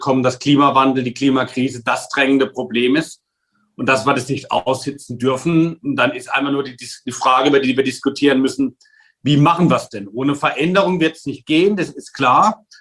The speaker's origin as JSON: {"language": "German", "town": "Wörth am Rhein", "region": "Rhineland-Palatinate", "country": "Germany", "tie": "born or raised there", "said": "Ich komme selbst aus einer Stadt, in meiner Heimatgemeinde in Wörth am Rhein steht die größte Lkw-Fabrik der Welt."}